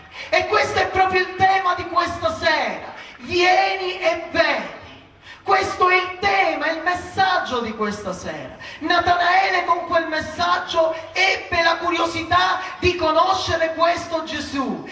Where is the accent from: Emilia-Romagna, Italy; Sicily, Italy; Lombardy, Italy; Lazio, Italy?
Sicily, Italy; Palermo; Io vengo dalla stessa zona del nostro fratello Tony Tarantino, sono di Brancaccio.